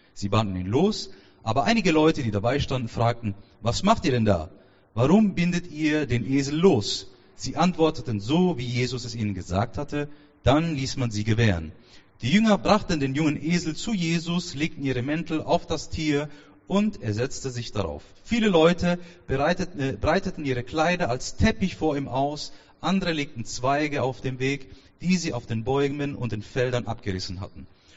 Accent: Karlsruhe, Baden-Württemberg, Germany; born there; Ich bin 33 Jahre alt, in Karlsruhe geboren. Es ist im Süden.

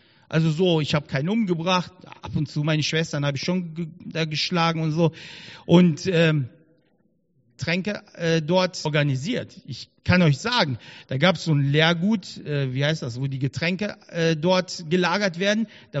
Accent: Bonn, North Rhine-Westphalia, Germany; bei uns in der Gemeinde, da wo ich herkomme, da aus Bonn

